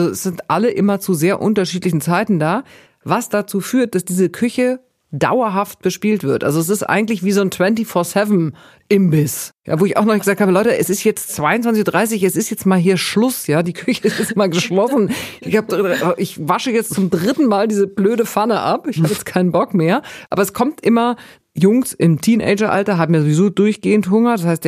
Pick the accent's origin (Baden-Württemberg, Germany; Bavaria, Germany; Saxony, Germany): Bavaria, Germany; Ich komme ja aus Bayern mit sehr viel Wurst und Brot und Käse und so.